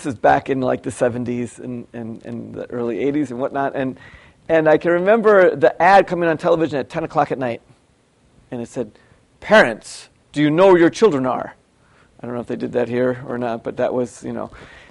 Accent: Milwaukee, Wisconsin, United States; When I was a kid, I grew up in Milwaukee, Wisconsin.

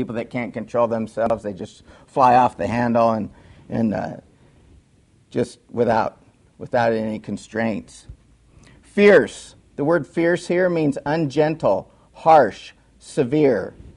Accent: United States; born there; Thank the Lord that I was born in America.

